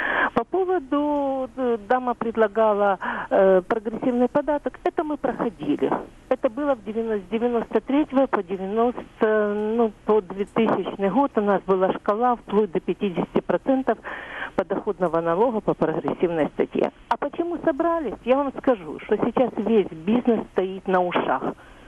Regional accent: Kyiv, Ukraine; я з Києва.

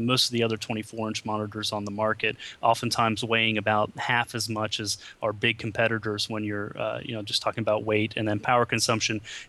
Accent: Flanders, Belgium; Yeah, I'm Belgian, and we're from the Flemish speaking part.

